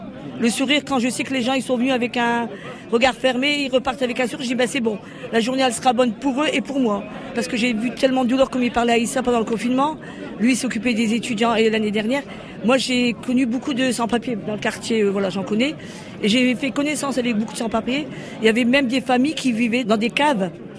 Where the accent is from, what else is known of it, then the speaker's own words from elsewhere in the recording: France; On est français.